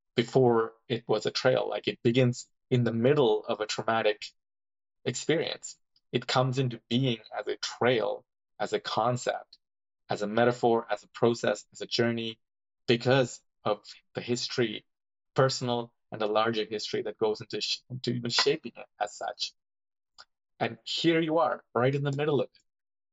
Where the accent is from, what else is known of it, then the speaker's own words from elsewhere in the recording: Sri Lanka; I have really good memories of June bugs growing up in Sri Lanka